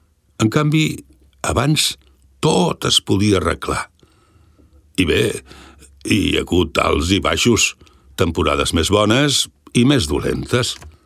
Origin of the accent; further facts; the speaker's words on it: Les Oluges, Catalonia, Spain; now in Sant Joan, Spain; No, jo sóc de les Oluges. Vaig venir a viure a Sant Joan quan em vaig casar.